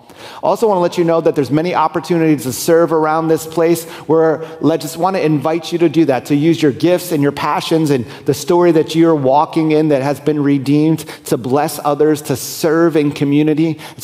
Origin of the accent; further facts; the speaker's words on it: United States; I know that because I'm an American.